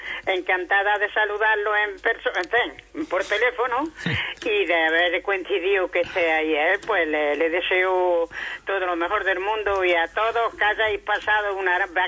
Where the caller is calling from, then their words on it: France; De Francia.